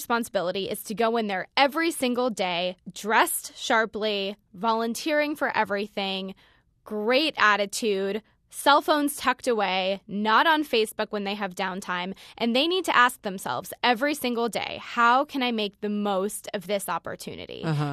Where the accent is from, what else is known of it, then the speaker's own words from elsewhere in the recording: Florida, United States; I was going to school in Florida. I'm from Florida.